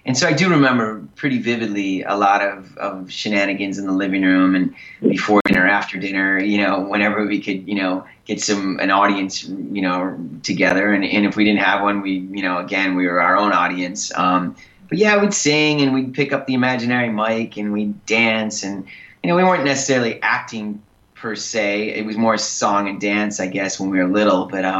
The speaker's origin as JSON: {"language": "English", "town": "Buffalo", "region": "New York", "country": "United States", "tie": "born or raised there", "said": "I mean, I grew up in Buffalo. You know, my family was there and Kelly lived there, you know, 10 months out of the year with my parents."}